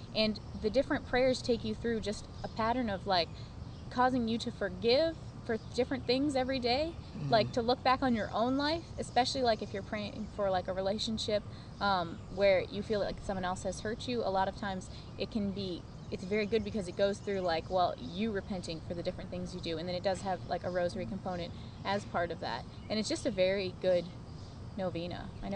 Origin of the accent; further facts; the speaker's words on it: Steubenville, Ohio, United States; I was born in Steubenville and grew up in the area on a farm with my family.